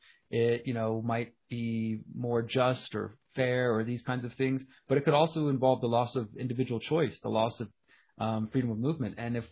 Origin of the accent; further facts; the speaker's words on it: Houston, Texas, United States; So I'm originally from Houston.